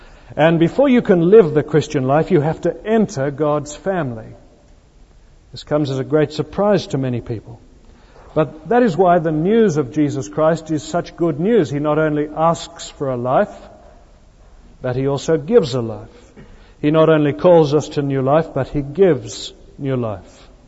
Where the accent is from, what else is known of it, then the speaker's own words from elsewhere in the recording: Sydney, New South Wales, Australia; I come from Sydney in Australia. There is very little there that is much older than 200 years old